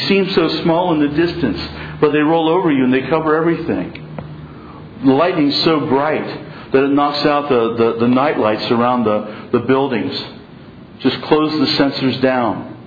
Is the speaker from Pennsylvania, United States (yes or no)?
yes; Pennsylvania, United States; now in Southern California, United States; You know, I'm from Pennsylvania. I know storms, and we don't have too many of them here in Southern California.